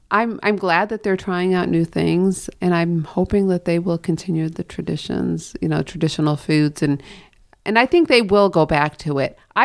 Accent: Dearborn, Michigan, United States; My parents are in Dearborn still, okay. Yes.

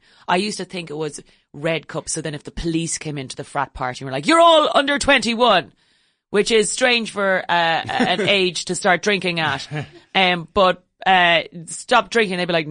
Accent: Ireland; My young man. I am actually Irish, yes. And so when one comes to another country, one spots the little intricacies of a place.

